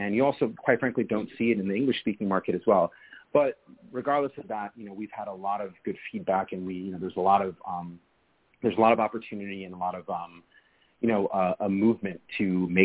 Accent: United States; born there; because I am American. I was born here and I have a very, very American perspective and view on things.

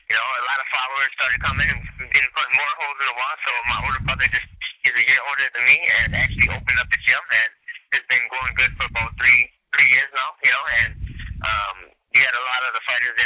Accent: Wausau, Wisconsin, United States; especially down here in my hometown in Wausau, too.

